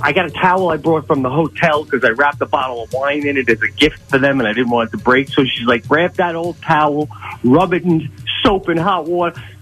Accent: New York, United States; accent: Long Island; now in upstate New York, United States; Born and bred on Long Island, but upstate now, baby, as you say.

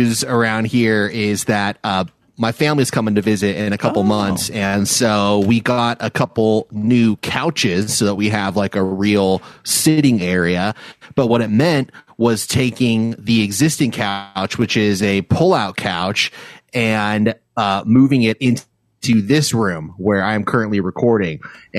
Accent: Los Angeles, California, United States; every time I tell people that I'm from L.A

